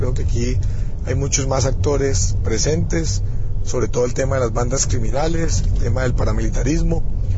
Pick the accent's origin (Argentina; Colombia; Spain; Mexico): Colombia; que a fin de cuentas somos colombianos